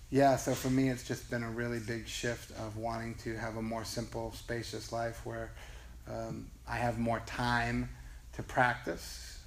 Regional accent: Boston, Massachusetts, United States; now in Los Angeles, United States; So living in Los Angeles has been a very interesting experience. I'm not from here. I'm from Boston.

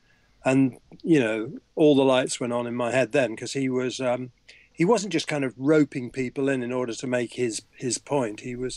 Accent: West Midlands, United Kingdom; I was brought up in the Midlands in Britain, which is, well, about 20 or 30 miles from Stratford-upon-Avon, to give it a literary context. And it was a country town, and we were kind of on the edge of the town.

